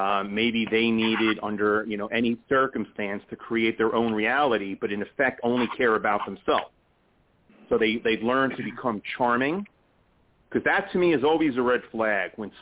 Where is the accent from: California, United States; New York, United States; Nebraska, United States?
New York, United States; New York City; The background here is I grew up in the Bronx, and, it was very common for, me and the guys to just, like, hang out and BS.